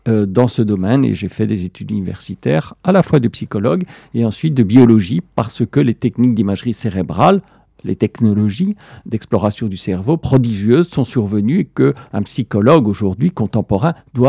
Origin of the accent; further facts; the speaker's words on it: Belgium; Je suis belge d'origine et j'explorais tous les musées de Belgique et de Hollande